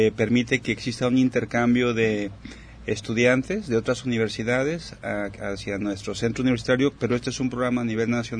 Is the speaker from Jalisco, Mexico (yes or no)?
yes; Jalisco, Mexico; Así que somos minoría los jaliscienses.